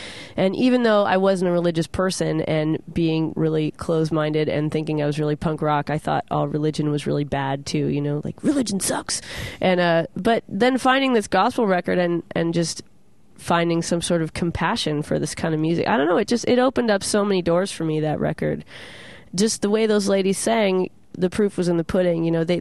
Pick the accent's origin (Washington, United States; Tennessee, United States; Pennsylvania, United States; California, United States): Washington, United States; Tacoma; I grew up in Tacoma, Washington, which is a pretty poor town